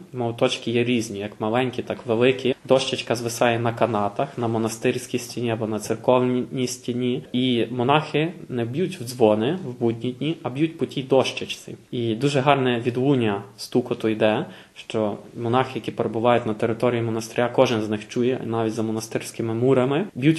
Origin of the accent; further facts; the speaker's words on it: Lviv, Lviv Oblast, Ukraine; Ми Україна. О, Україна, Київ, Харків. Мені Львів.